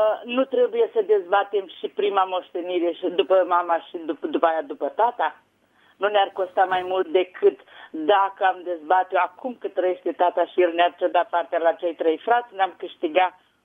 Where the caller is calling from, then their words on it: Tulcea, Tulcea County, Romania; sunt din Tulcea.